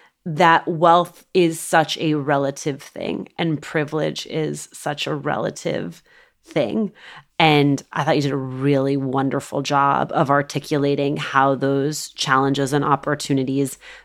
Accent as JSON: {"language": "English", "town": "Union City", "region": "New Jersey", "country": "United States", "tie": "born or raised there", "said": "But I remember growing up in Union City, New Jersey, it's one square mile town, urban, working class, and being average meant I was super duper wealthy."}